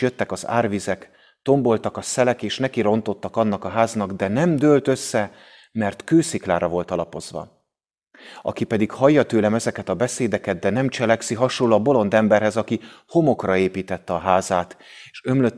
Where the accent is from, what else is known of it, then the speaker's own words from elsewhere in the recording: Szolnok, Jász-Nagykun-Szolnok, Hungary; De én a Tisza mellett nőttem föl, és gimnazista voltam a pont 20 évvel ezelőtti nagy tiszai árvíznek az idején, 2000-ben.